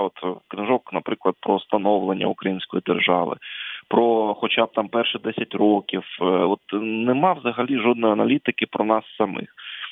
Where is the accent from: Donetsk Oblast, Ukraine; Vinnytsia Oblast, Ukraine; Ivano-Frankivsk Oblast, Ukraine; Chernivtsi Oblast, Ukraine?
Donetsk Oblast, Ukraine; Donetsk; я з Донецька